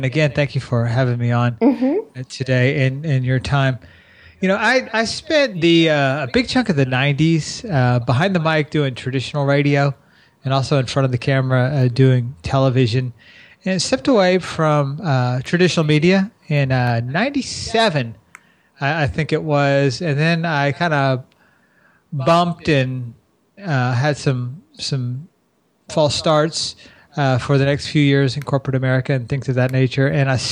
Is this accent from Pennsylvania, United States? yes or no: no; San Antonio, Texas, United States; I'm originally from San Antonio, yeah. so I know the area.